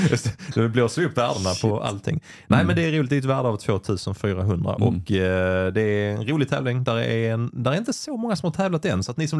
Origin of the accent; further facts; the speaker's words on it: Helsingborg, Skåne, Sweden; min referens som helsingborgare var, ja men det är väl typ 4 kilometer